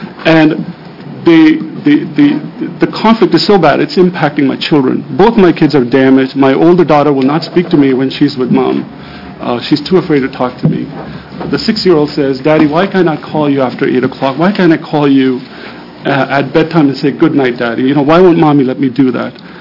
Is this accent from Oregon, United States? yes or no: yes; Portland, Oregon, United States; I'm from Portland, Oregon, and I'm a recently divorced dad.